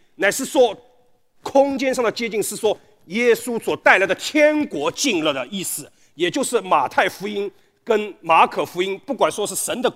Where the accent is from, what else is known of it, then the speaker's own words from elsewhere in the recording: Shanghai, China; 我们上海人有没有啊？上海人话说拎得清吧，